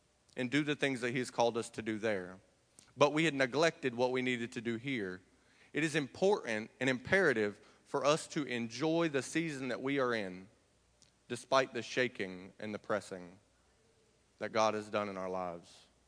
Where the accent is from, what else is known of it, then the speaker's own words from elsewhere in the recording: Sanford, North Carolina, United States; now in Long Beach, United States; It was for one purpose that I moved from Sanford, North Carolina, where I'm from, to Long Beach, California, and that was to get away from Jesus.